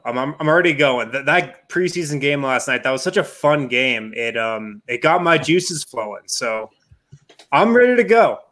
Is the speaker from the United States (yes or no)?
yes; Boulder, Colorado, United States; now in Denver, United States; So I'm from Colorado originally. I'm from Boulder, which is about 40, 45 minutes west of Denver, pushed up against the mountains. And I went to high school there, went to college there, moved down to Denver after I graduated school.